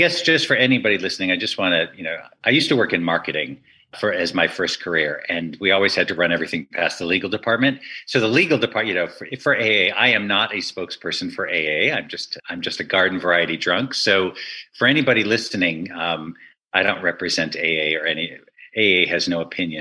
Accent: Massachusetts, United States; I grew up in Western Massachusetts on the East Coast on the States, really, and a super gay kid.

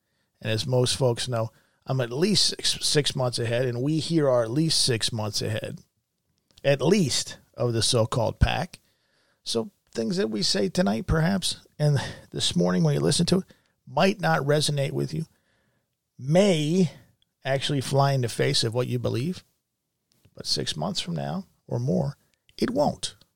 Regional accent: Pennsylvania, United States; In Pennsylvania, my home state, I've seen some completely insane things in the last several months.

